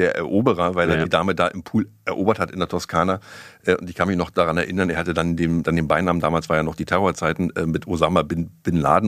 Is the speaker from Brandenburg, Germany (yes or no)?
yes; Brandenburg, Germany; Brandenburg, meine alte Heimat, sitzt da politisch in der Grütze